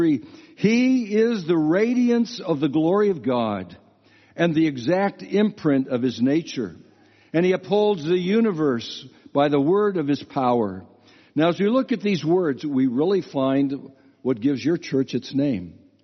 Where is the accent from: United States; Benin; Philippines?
United States; Philadelphia, Pennsylvania; Now, I come from Philadelphia.